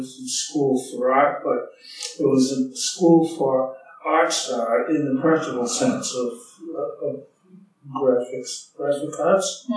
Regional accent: Boston, Massachusetts, United States; I grew up in Dorchester, Massachusetts.

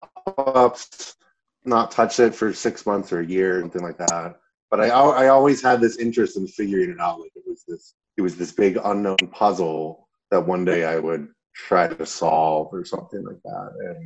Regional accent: Florida, United States; also born or lived in Chicago; So I was born in Chicago, but I moved to Florida when I was a little one, two or three. So I grew up in South Florida.

